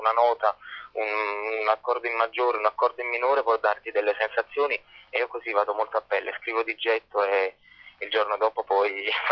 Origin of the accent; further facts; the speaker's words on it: Naples, Campania, Italy; della dizione anche quando cantavo, perché essendo napoletano